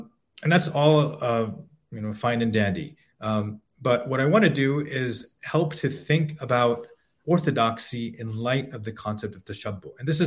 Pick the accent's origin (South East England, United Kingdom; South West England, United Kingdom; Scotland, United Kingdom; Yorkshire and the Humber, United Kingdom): Scotland, United Kingdom; Edinburgh; born there; I was born in Edinburgh, Scotland.